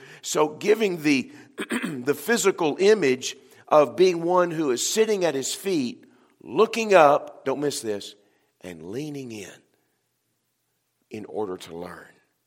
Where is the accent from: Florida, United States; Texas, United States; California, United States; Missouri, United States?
Texas, United States; I'm from Texas. Okay, the reason I speak of football is because when you live down there, I mean, when you're born, they hand you a football.